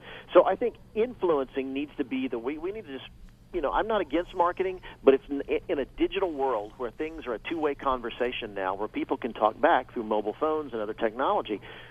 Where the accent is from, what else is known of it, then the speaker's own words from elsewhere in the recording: the South, United States; I grew up in the South with my dad, a pastor, and I remember pastors who would shave their head if you brought so many people to church